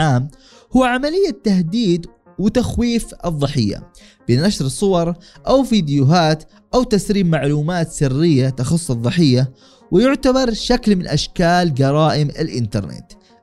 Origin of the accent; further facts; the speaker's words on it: Yemen; فمثلا عندنا في اليمن الأجهزة الأمنية لا ترتقي إلى المستوى المطلوب